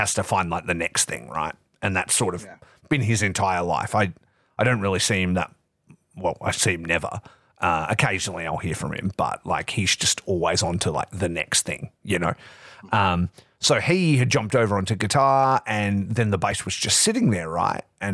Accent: Dongara, Western Australia, Australia; also born or lived in Geraldton / Perth; So I did high school in Geraldton, which is kind of the other side. So I grew up in Dongara, then I went to high school in Geraldton, and then I moved to Perth. So this is like leveling up in size of town

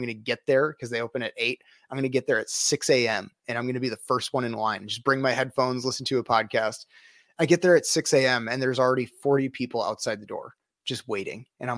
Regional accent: Rockford, Illinois, United States; My parents are from Des Plaines. I'm from the Rockford area.

